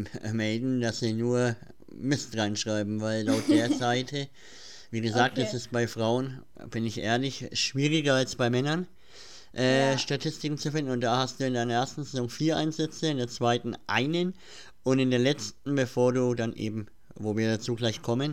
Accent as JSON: {"language": "German", "country": "Germany", "said": "das sage ich als Deutscher"}